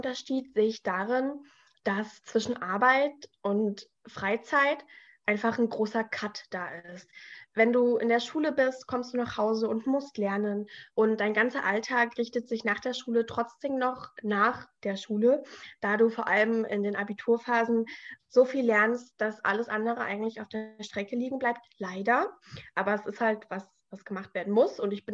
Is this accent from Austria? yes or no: no; Bavaria, Germany; Ich bin in Bayern auf dem Land aufgewachsen mit meinen zwei Brüdern und meinen Eltern. Und da sind am Tag 4 Busse in die Stadt reingefahren.